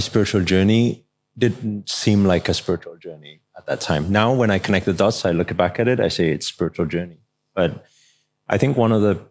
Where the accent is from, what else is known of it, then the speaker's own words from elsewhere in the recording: United Kingdom; I grew up in the UK.